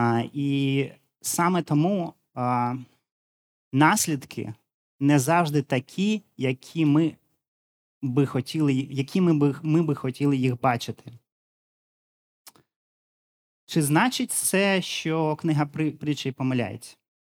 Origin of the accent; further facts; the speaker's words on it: Donbas, Ukraine; Я сам родом з Донбасу, і тому для мене цей опис дуже близький. В Донбасі є дуже багато шахт. І мій тато працював у шахті.